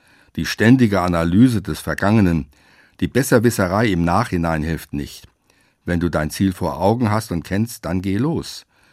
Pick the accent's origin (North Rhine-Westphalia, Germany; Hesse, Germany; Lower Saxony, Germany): Hesse, Germany; Ebersbach; Mich hat das an meine Kindheit in Ebersbach im Lahn-Dill-Kreis erinnert. Wir waren dort als Flüchtlinge gelandet.